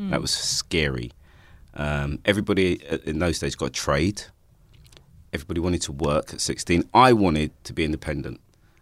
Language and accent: English; Stoke Newington, London, United Kingdom; And I grew up in Stoke Newington.